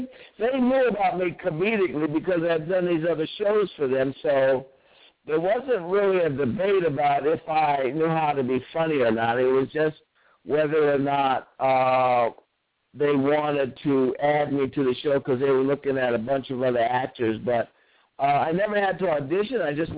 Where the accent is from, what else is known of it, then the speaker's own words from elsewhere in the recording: Oakland, California, United States; We're all from Oakland, and I went to high school